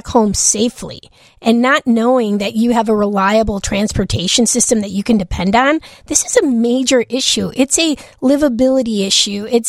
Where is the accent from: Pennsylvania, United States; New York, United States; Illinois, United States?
Illinois, United States; Chicago; born there; I'm a neighborhoods girl. I was born in Chicago. I was born in Little Village, Hispanic community.